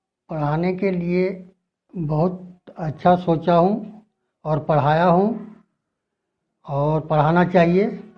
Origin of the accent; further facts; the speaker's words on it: Mungo, Jharkhand, India; गांव मुंगो हुआ, पंचायत चपरी हुआ और जिला बोकारो का रहने वाला हूँ।